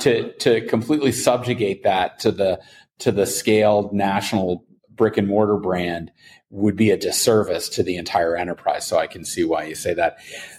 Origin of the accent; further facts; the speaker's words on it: Canada; moved away; I'm a Canadian expat.